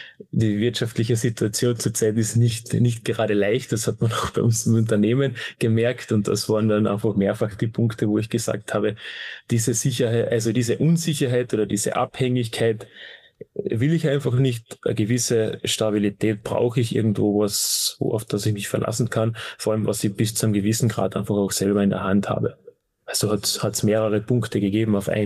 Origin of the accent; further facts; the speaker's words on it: Carinthia, Austria; Ich komme aus Österreich, aus Kärnten, ist ganz im Süden.